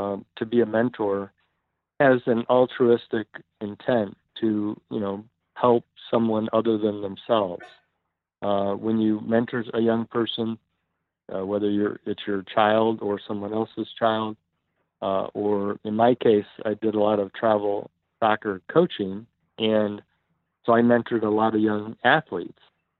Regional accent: Florida, United States; I grew up in Florida.

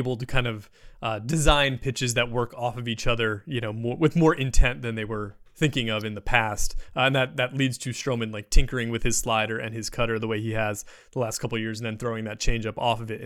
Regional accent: New Jersey, United States; I'm from Pork Roll Country, but that makes me sound like I'm from South Jersey, which is certainly not the case.

